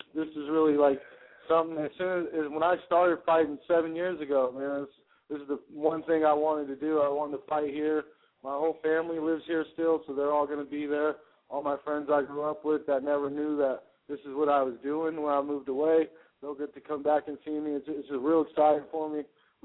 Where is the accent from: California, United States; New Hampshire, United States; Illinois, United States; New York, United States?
California, United States; Stockton; me with this one on a 2 weeks' notice in Stockton, California, and that's where I was born, and it's my hometown